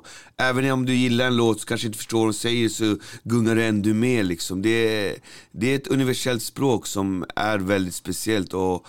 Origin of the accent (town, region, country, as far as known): Albyberget, Stockholm County, Sweden; born or raised there